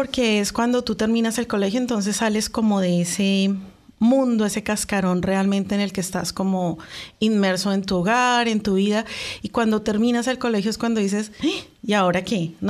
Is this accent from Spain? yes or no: no; Colombia; yo soy colombiana, vea, colombianísima. O sea, yo de verdad soy muy orgullosa de ser colombiana, de ser latina